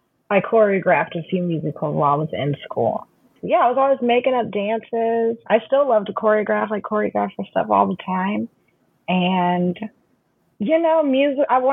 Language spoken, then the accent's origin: English; St. Louis, Missouri, United States; well, you know, he went to the same high school as me, so I would say it's pretty accurate description. You know, we got the Arch.